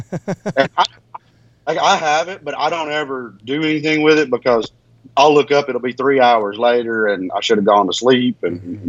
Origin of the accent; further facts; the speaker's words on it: Mississippi, United States; I don't math, but I'm from Mississippi.